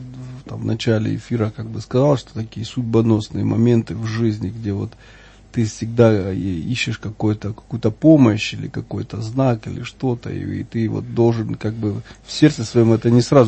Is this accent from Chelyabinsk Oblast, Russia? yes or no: no; Mozdok, North Ossetia–Alania, Russia; Я сам родом из Моздока, это Северная Осетия. И у нас недалеко вообще находится там Владикавказ и Грузия